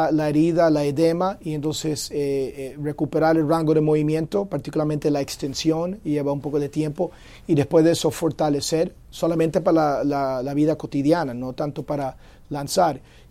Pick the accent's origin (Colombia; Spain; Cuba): Cuba; Havana; born there; Yo nací en La Habana